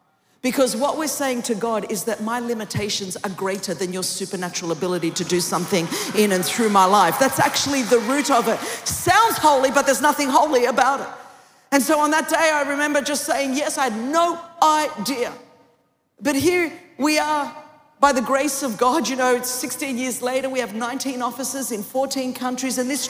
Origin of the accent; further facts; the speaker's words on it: California, United States; now in Dallas, United States; I'm like from California. We do more than talk to bushes. But anyway, you're in Dallas now.